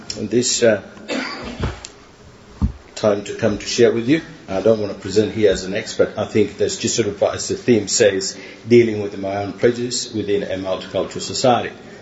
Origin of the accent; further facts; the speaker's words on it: Tanzania; Born and bred in Tanzania. Grew up there, studied there.